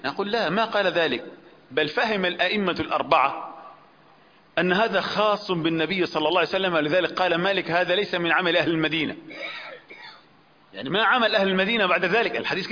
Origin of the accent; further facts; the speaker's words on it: Upper Egypt, Egypt; أقول مثلا عندنا في الصعيد